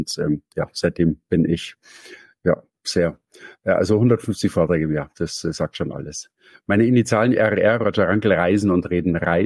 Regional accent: Munich, Bavaria, Germany; ich komme aus München

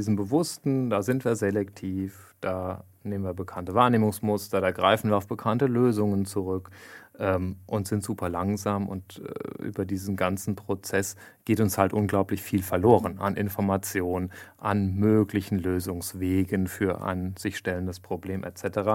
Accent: Rhineland-Palatinate, Germany; ich komme ja aus der Pfalz, da spricht man ja oft so ein bisschen derber auch, ein bisschen bodenständiger.

